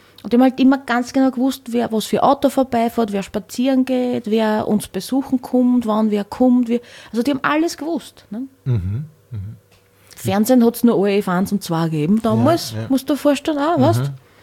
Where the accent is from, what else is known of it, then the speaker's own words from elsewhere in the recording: Hornstein, Burgenland, Austria; aus einem kroatischen Dorf eben und habe mit 5 Jahren angefangen Mandoline zu lernen und war dann eben bei so einem Mandolinenorchester bei der Tamburica in Hornstein, wo ich her bin.